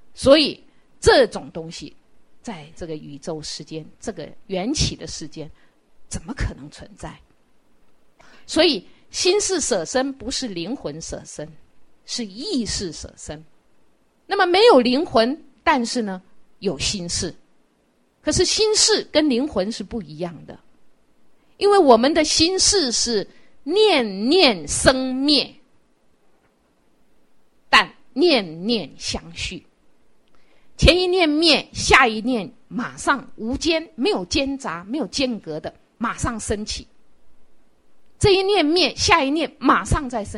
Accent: China; 我们中国人，其实不止中国人，全世界都是一样

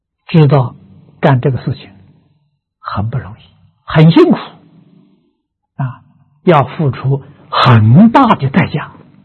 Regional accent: China; 我们中国人对老祖宗这些德行不能不知道

